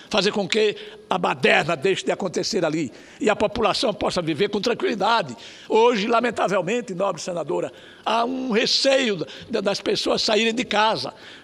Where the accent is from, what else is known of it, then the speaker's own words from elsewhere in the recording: Alagoas, Brazil; lá no meu estado de Alagoas, que é um dos melhores pedaços de terra do Nordeste.